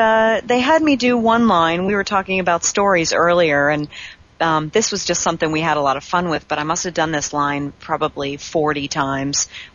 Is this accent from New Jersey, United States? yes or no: yes; New Jersey, United States; I'm originally from New Jersey. And so sometimes my accent comes out just a little bit, and I say gluten. And that's how the T's are actually pronounced on the East Coast.